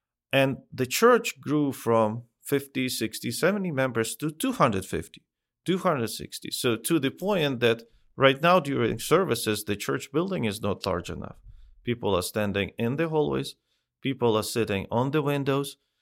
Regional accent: Kremenchuk, Poltava Oblast, Ukraine; English is a second language; And so we had several churches that appeared in Kremenchuk and within my hometown, and some were more successful than others. But the central church in Kremenchuk was always the main one

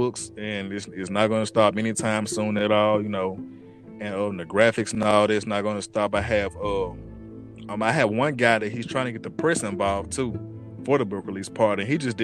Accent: Hernando, Mississippi, United States; I will have the book release party January 25th in my hometown, Hernando, Mississippi.

